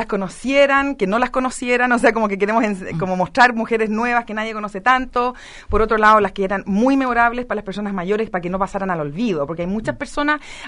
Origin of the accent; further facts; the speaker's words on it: United Kingdom; now in Chile; Pues en Chile, yo soy británica, en verdad. Entonces yo como que lo veo muy desde afuera